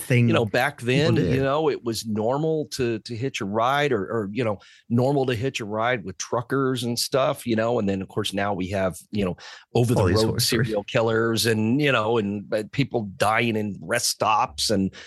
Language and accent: English; Decatur, Illinois, United States; I mean, Decatur, Illinois. I mean, how random is that?